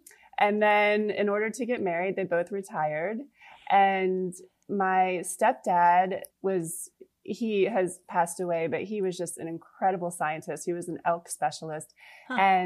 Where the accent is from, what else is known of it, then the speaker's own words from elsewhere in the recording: Rockville, Maryland, United States; moved away as an adult; I am from Rockville, Maryland, a suburb of DC. I grew up there. I went to college there, University of Maryland.